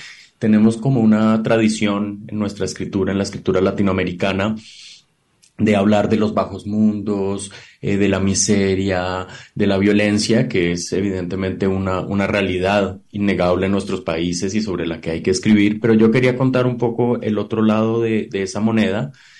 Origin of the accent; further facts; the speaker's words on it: Colombia; now in Mexico; He tenido la suerte de vivir muchísimos años en México, aunque soy colombiano.